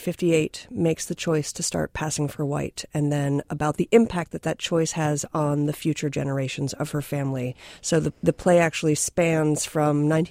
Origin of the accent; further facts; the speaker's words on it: New York, United States; moved away; I grew up outside of New York City where people are really in your face about what they think.